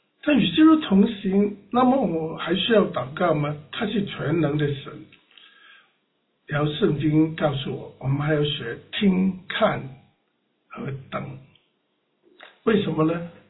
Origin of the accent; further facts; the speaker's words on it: Guangdong, China; 我们广东人讲门徒